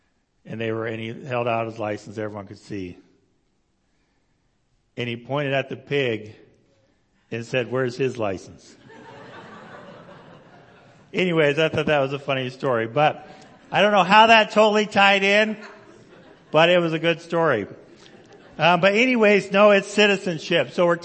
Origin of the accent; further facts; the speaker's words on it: Idaho, United States; born there; Even though I was born in Idaho, so I don't know how that worked.